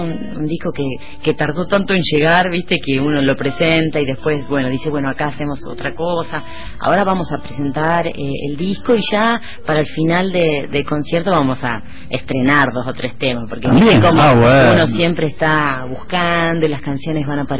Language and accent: Spanish; Tierra del Fuego, Argentina; Mirar el mapa permanentemente, mirarlo, viajarlo, conocerlo, nos lleva a los fueguinos a conocer casi toda la Argentina.